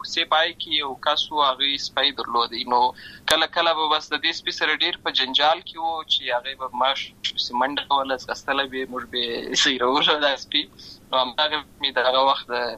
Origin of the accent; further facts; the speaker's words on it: Uruzgan, Afghanistan; also born or lived in Lashkargah, Helmand; زه په اصل کې د ورزغان ولایت یم اما زه په هلمند ولایت د شکرګا کې پیدا شوی یم